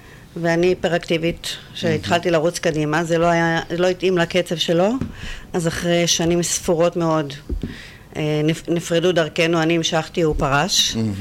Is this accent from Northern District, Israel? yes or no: no; Tel Aviv, Tel Aviv District, Israel; גדלתי בשכונת שפירה, שזה שכונה דרומית בתל אביב.